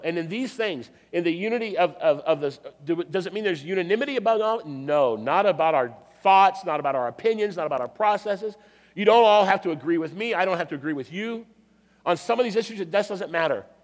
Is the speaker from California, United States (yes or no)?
yes; California, United States; we grew up here in California